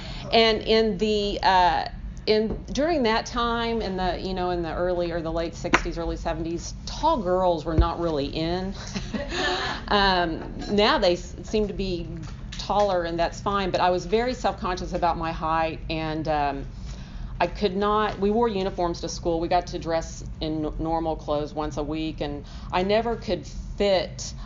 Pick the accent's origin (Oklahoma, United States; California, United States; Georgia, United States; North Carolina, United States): Oklahoma, United States; Tulsa; born there; I was born in Tulsa in 1961.